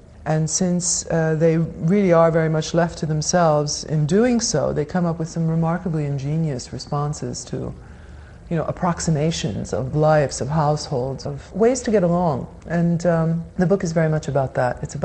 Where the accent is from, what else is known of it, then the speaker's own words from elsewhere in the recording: New Jersey, United States; now in Cairo, Egypt; I come from New Jersey. I call it terrorism that, as a young woman, I could not leave the house at night.